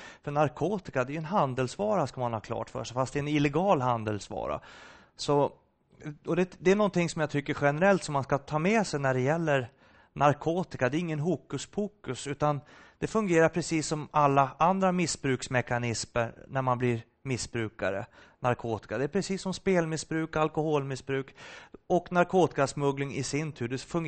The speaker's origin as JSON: {"language": "Swedish", "country": "Sweden", "said": "som svensk narkotikapolis, att komma dit och titta så är det en katastrof."}